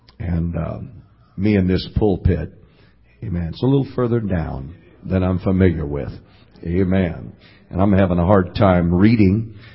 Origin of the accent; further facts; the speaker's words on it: Fresno, California, United States; preached in the church that I grew up in Fresno